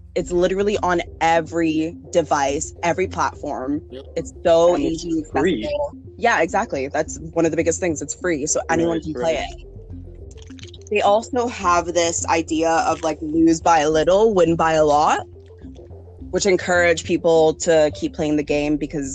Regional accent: Canada; people would like make fun of the fact that I'm from Canada.

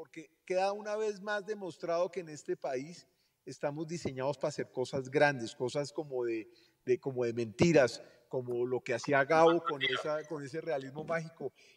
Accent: Colombia; los colombianos somos capaces de hacer vainas así, como de mentiras, como apoteósicas.

